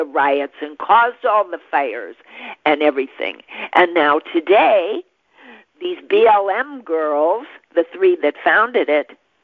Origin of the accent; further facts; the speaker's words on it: Chicago, Illinois, United States; the Miracle Mile in Chicago was ruined, and that's my hometown. And it just disgusts me beyond belief, because I used to be able to walk up and down those streets by myself, never a problem, day or night.